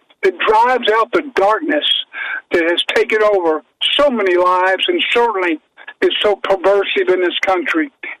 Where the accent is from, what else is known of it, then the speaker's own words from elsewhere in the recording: Big Lake, United States; I come from Big Lake, and I think I graduated number 50 in the class of about 53. I was just a little old pinochle boy from the country